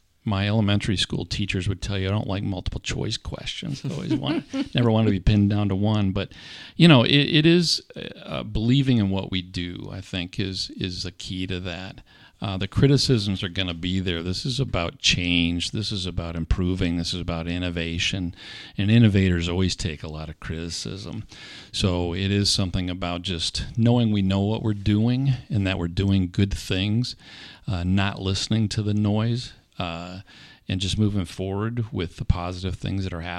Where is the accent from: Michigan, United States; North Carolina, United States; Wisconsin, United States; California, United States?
Michigan, United States; Lansing; I grew up in the Lansing area